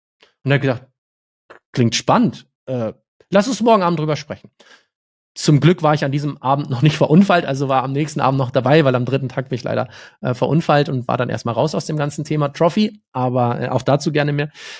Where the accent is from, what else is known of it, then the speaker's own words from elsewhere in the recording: Munich, Bavaria, Germany; Ich komme aus München